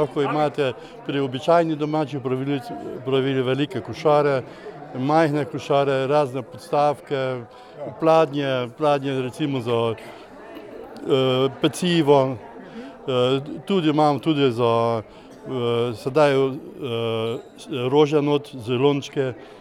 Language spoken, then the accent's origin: Slovenian; Lipovci, Prekmurje, Slovenia; prihajam pa prav z Lipovec.